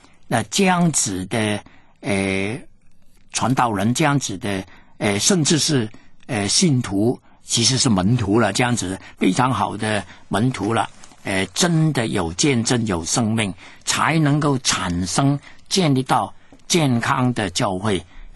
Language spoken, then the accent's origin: Chinese; China; 所以我们中国人呢整天说要赚钱赚钱，整天说向前